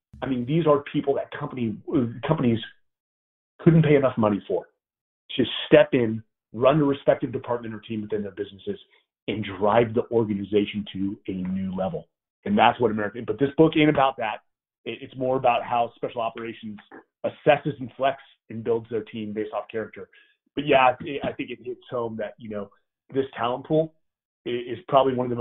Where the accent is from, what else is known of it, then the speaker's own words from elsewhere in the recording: California, United States; because I didn't come from the military lineage, I came from the Bay Area.